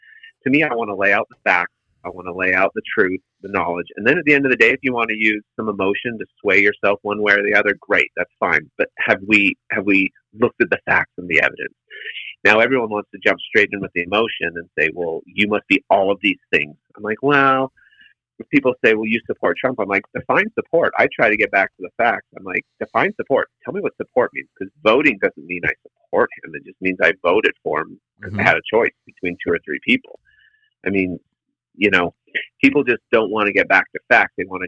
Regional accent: Canada; now in United States; because, you know, I came from Canada. And so I learned American politics from what the founding fathers wanted. And then when I came to America, I was like, gosh, you guys aren't really doing it the way it was set up.

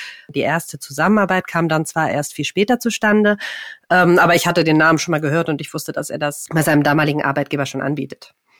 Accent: Rome, Lazio, Italy; German is a second language; moved away as an adult; now in Germany; Ich komme ursprünglich aus Italien, bin gebürtige Römerin, habe dort auch meine Ausbildung bzw. mein Studium zur Pflegefachkraft absolviert und bin jetzt seit 2012 hier in Deutschland.

